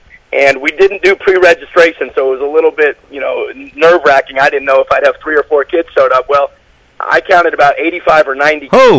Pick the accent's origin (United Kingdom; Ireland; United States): United States; East Coast; moved away as an adult; now in Texas, United States; Sure. I'm originally from the East Coast.